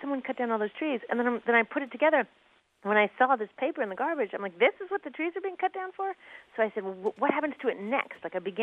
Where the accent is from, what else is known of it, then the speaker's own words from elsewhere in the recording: Seattle, Washington, United States; You know, and I'm from Seattle, Washington, where we don't have piles of garbage all over.